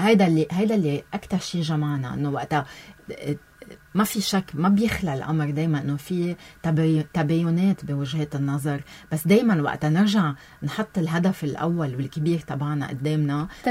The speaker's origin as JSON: {"language": "Arabic", "country": "Lebanon"}